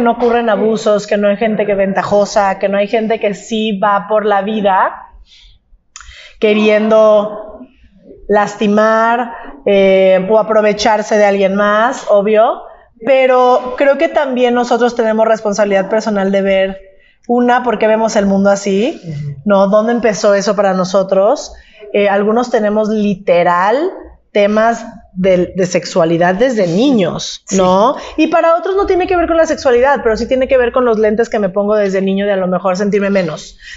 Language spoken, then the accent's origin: Spanish; Guadalajara, Jalisco, Mexico; now in Mexico City, Mexico; soy de Guadalajara. Tengo viviendo en la Ciudad de México ya 10 años